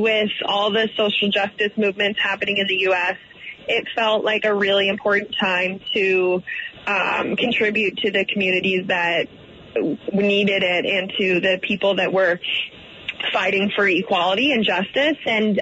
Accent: Crested Butte, Colorado, United States; I grew up in Crested Butte, Colorado, so I was able to live with my parents and spend so much time with them.

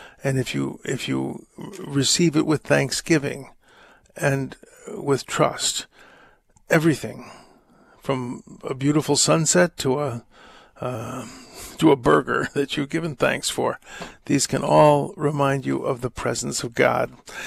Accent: United States; I'm an American

